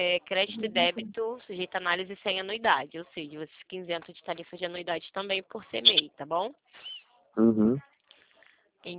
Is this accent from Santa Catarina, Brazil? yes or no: no; Rio de Janeiro, Brazil; Eu sou do Rio de Janeiro, carioca, centro do Rio.